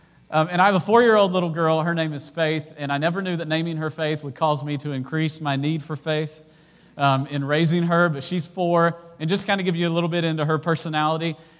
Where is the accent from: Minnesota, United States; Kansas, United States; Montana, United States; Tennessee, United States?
Tennessee, United States; I grew up in East Tennessee, in like the mountains of East Tennessee, where the men are men and so are the women.